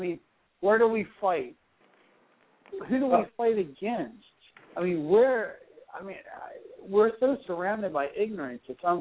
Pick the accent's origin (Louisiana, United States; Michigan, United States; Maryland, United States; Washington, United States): Maryland, United States; Listen, I'm from Maryland. If you know anything about Maryland, we're right up your butt.